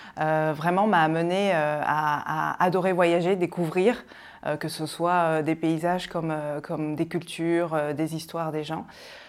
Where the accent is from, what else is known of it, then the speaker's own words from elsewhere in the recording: N'Djamena, Chad; also born or lived in Rochefort-sur-Mer, France; mes parents sont partis en Afrique pour vivre une expatriation et je suis arrivée à 3 mois au Tchad, à N'Djamena exactement.